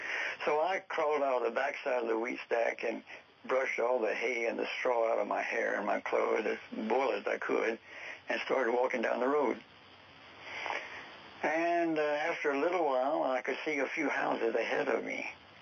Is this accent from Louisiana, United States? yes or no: yes; Louisiana, United States; born there; He says, where were you born? And I said, I was born in Louisiana.